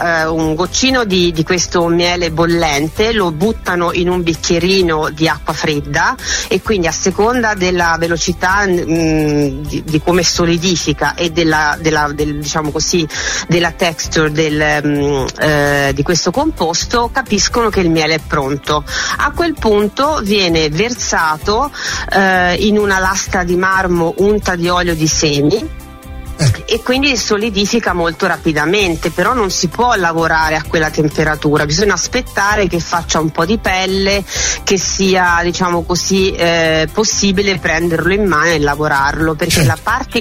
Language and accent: Italian; Castelnuovo di Garfagnana, Tuscany, Italy; now in Versilia, Italy; io sono di Castelnuovo Garfagnana, e però vivo in Versilia, e quella Garfagnana ce l'ho nel cuore, ce l'ho nel mio DNA